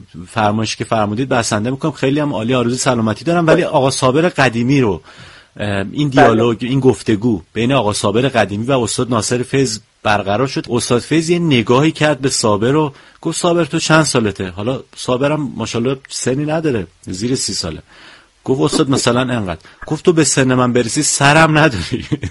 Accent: Isfahan, Iran; من خودم اصفهانیم. و ما یه رگمون اصفهانیه

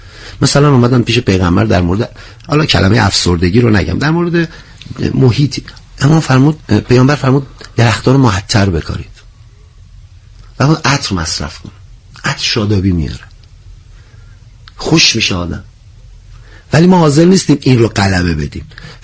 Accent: Iran; به عنوان یک ایرانی میگم که فرهنگ براش همه چیه،

